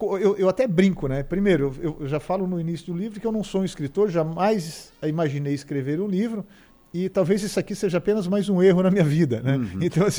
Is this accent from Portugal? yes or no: no; Criciúma, Santa Catarina, Brazil; Eu sou da Quarta Linha, um bairro de Criciúma, interior, né? 1,92m, cabelo ruivo, sardento.